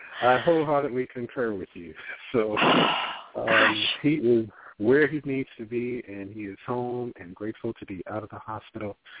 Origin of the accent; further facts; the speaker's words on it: New York City, New York, United States; But being a New Yorker, a native New Yorker, I was totally able to assimilate right quick.